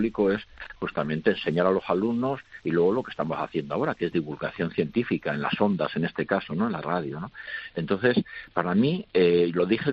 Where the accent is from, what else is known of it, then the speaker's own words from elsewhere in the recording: Salamanca, Castile and León, Spain; now in Canary Islands, Spain; yo soy de Salamanca, ¿no? Y llevo aquí 40 años en Canarias, es decir, soy un canario de adopción